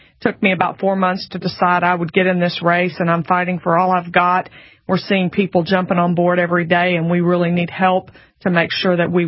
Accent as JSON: {"language": "English", "town": "Beeville", "region": "Texas", "country": "United States", "tie": "born or raised there", "said": "I born and raised in South Texas. Daddy worked for the phone company. Mom was a stay-at-home mom. Four kids in my family. Husband and I both went to public school in Beeville, Texas."}